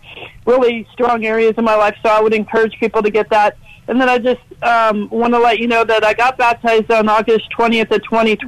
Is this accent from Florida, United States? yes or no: no; Lynchburg, Virginia, United States; also born or lived in Kansas City; I'm from Lynchburg. Hey, I've been listening to you guys off and on for like 22 years already. It's been a long time. We have finally moved back up to the East Coast from Kansas City